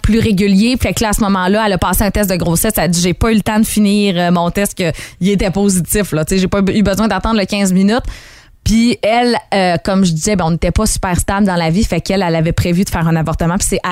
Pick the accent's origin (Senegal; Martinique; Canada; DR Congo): Canada; Saguenay, Quebec; Je connais une fille de mon patelin au Saguenay